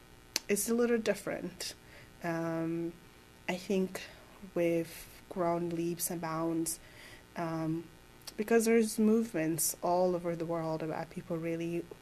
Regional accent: Rwanda; now in Missouri, United States; I was born and raised in Rwanda, but I think now that I've lived in Missouri for such a long time, it's just my second home. So I tend to say I'm from Colombia now.

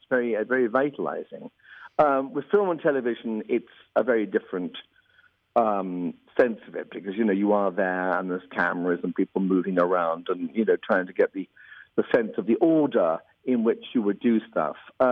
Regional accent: New York, United States; born there; And I was born in New York, which has given me the best of both worlds.

